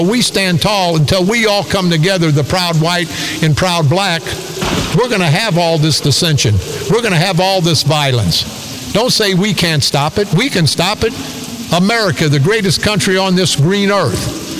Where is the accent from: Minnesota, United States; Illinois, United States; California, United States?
Illinois, United States; East St. Louis; I grew up in a housing project. I grew up in East St. Louis all my life